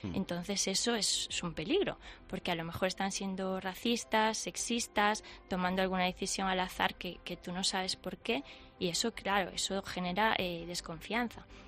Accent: Galicia, Spain; Yo ahí, como buena gallega

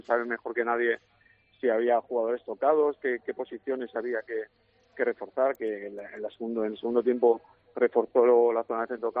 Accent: Balearic Islands, Spain; como mallorquín, que también me crié en la cantera de Mallorca

